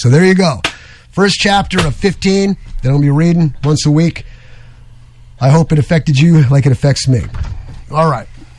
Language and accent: English; New York, United States; look, I'm from New York. I'm from the street, okay?